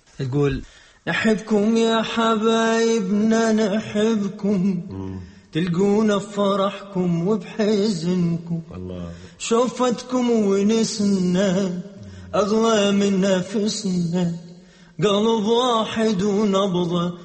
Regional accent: Iraq; moved away; أيام الكريسماس ببغداد كانت أحلى.

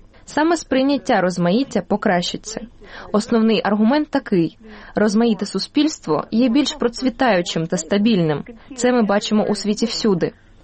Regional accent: Netherlands; Я з Нідерландів

